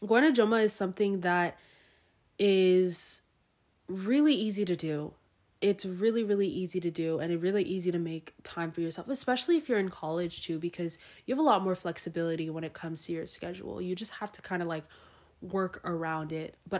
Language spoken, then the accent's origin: English; California, United States; growing up in Southern OC